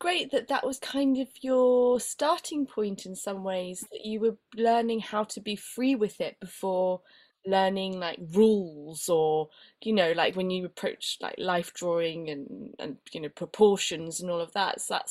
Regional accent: Barcelona, Catalonia, Spain; English is a second language; And then I grew up in Barcelona, and so I speak Spanish and Catalan.

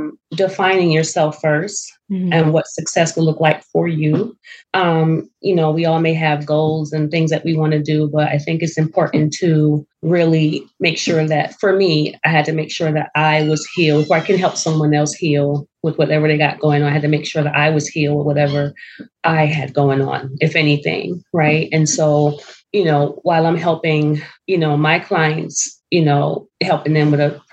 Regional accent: Connecticut, United States; now in Georgia, United States; I am located in Georgia, but I'm from Connecticut.

